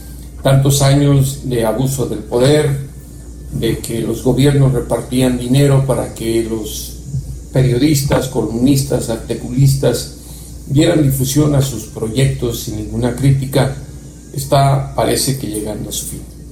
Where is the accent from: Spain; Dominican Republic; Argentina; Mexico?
Mexico; now in United States; vivo en Estados Unidos, aunque soy corresponsal mexicano